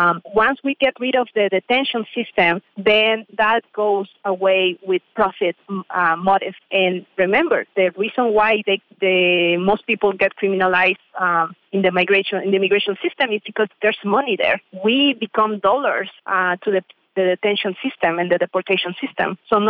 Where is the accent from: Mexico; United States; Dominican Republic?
Mexico; Mexico City; Well, I was in Mexico City. I'm from Mexico City.